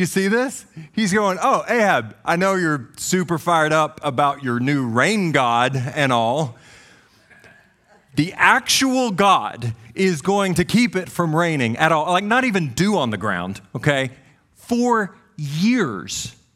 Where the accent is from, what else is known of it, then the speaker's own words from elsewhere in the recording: Tennessee, United States; I'm from Tennessee, so I feel like I can say any word however I want